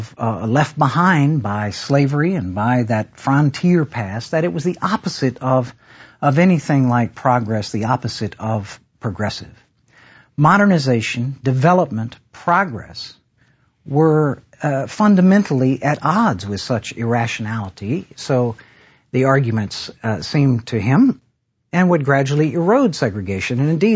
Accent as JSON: {"language": "English", "region": "Virginia", "country": "United States", "tie": "born or raised there", "said": "because I grew up in Northern Virginia, and I'm quite fond of the Washington football team."}